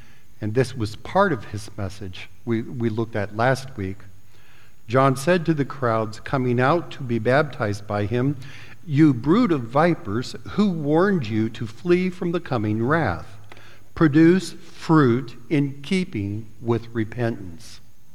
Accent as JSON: {"language": "English", "region": "Colorado", "country": "United States", "tie": "born or raised there", "said": "And they had a mine where I was growing up in Colorado, a coal mine."}